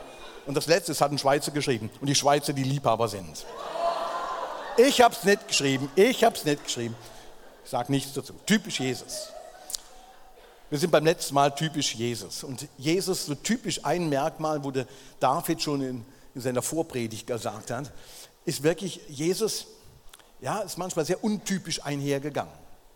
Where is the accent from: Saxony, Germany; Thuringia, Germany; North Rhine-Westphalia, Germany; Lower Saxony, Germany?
North Rhine-Westphalia, Germany; Ich war vor ein paar Tagen in der Heimat, wo ich aufgewachsen bin. Das ist ungefähr so 30 Kilometer von Köln.